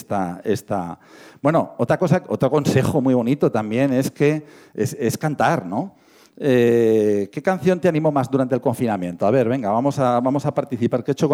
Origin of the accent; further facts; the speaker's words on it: Bilbao, Basque Country, Spain; Es muy de Bilbao, yo soy de Bilbao, y es un lema muy de bilbaíno.